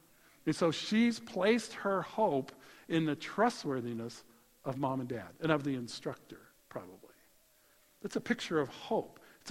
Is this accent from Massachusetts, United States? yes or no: no; Colorado, United States; I grew up in Colorado.